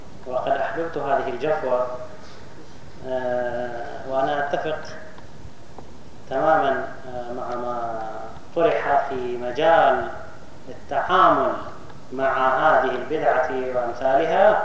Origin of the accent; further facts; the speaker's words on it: Bahrain; من مثل ما حدث عندنا في البحرين